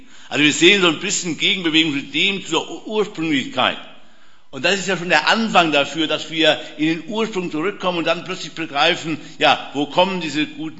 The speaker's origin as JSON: {"language": "German", "region": "Hesse", "country": "Germany", "tie": "born or raised there", "said": "jedenfalls in meinem kleinen Dorf in Hessen, wo ich aufgewachsen bin"}